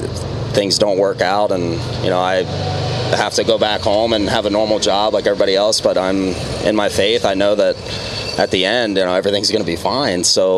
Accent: Lebanon, Ohio, United States; Yeah, growing up in Cincinnati, I was actually 30 minutes north of here in Lebanon

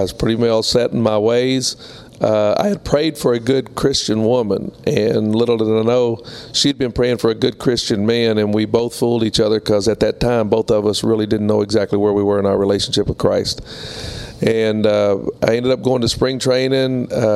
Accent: Midwest, United States; now in New York, United States; It was culture shock for me, growing up in the Midwest and now having an opportunity to go up to New York.

